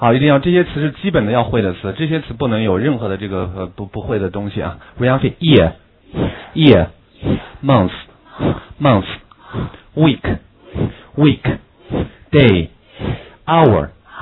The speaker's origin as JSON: {"language": "Chinese", "country": "China", "said": "好，我们中国人说话比较含蓄，一定要包括夸张一点"}